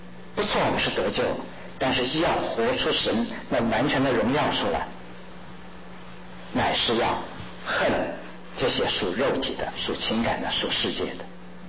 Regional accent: China; 你像我们这族，我们是中国人，我们喜欢吃什么？

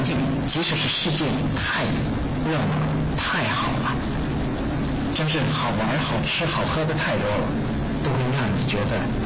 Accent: China; 这个我们中国人非常了解这个

